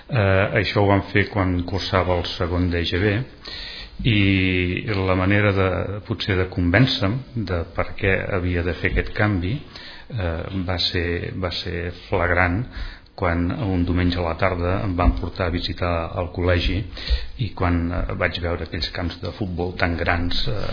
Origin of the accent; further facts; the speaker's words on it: La Riba, Catalonia, Spain; also born or lived in Reus; Vaig néixer a Reus, llavors ens portaven a les clíniques de Reus. Estic inscrit per a la Riba i començo els estudis a la Riba